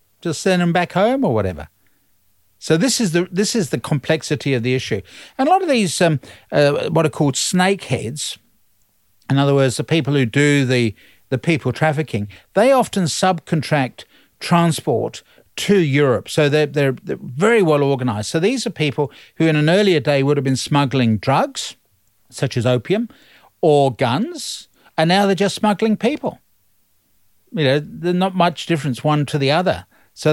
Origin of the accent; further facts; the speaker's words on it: London, United Kingdom; moved away as an adult; I'm a migrant. I came from London to study for a PhD back in 1973. So I'm a migrant.